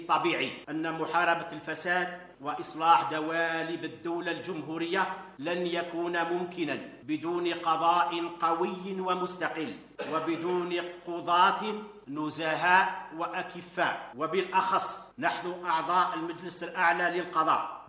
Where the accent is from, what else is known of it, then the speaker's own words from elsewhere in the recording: Algeria; ولا خيار لنا غير خيار الطريق التي تنجي بلادنا الجزائر